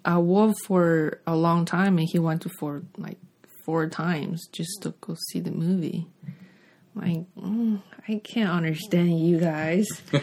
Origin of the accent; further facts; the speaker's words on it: China; English is a second language; moved away as an adult; now in Los Angeles, United States; I'm a filmmaker now based in LA, but I'm from China. I came here like 7 years ago for film school.